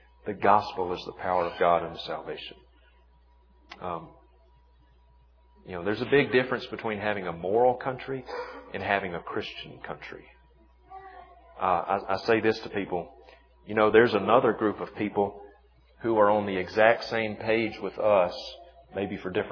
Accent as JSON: {"language": "English", "town": "Vicksburg", "region": "Mississippi", "country": "United States", "said": "A few years ago, they came to Jackson, Mississippi. I'm from Vicksburg, just about an hour down the road."}